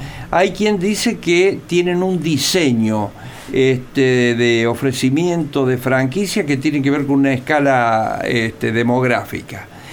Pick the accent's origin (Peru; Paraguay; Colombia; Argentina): Argentina; La Laguna, Córdoba; Los niños de la región, yo vengo de la región, yo soy de La Laguna.